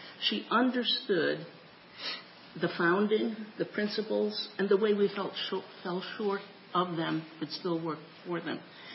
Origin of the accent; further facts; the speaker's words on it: California, United States; I came from California to college 54 years ago.